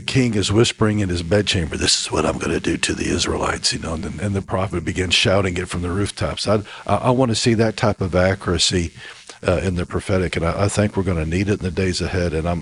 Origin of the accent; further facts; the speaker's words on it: Missouri, United States; I'm from Missouri.